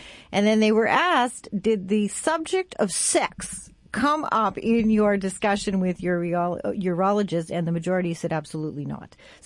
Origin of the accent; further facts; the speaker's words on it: Canada; Again, I'm Canadian